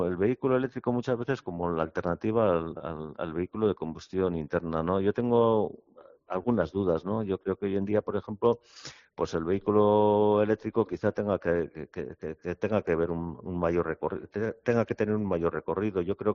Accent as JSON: {"language": "Spanish", "town": "Tolosa", "region": "Basque Country", "country": "Spain", "tie": "born or raised there", "said": "antiguamente yo me acuerdo en mi pueblo, ¿no? En Tolosa, bueno, mi padre y mis tíos que también tenían coche"}